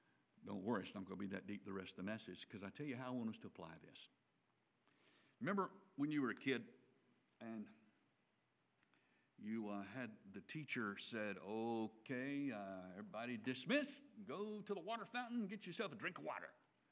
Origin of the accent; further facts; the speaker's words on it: Memphis, Tennessee, United States; born there; I was born in St. Francis Hospital in Memphis, Tennessee.